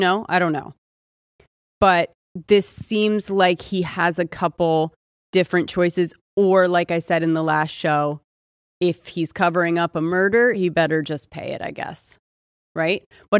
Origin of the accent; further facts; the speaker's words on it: California, United States; our world or in our more like Austin or I'm from California, whatever.